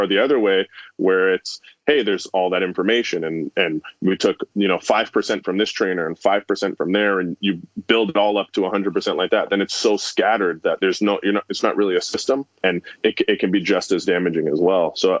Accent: Ontario, Canada; also born or lived in United States; So I'm originally from Canada, the Toronto area. So we ended up back, me and my wife moved back up here once we kind of started the business.

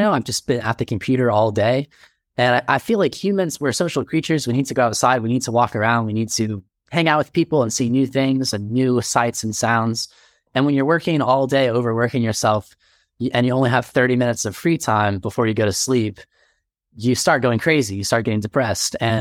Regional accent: Texas, United States; So I grew up in Texas, and I was an artist growing up

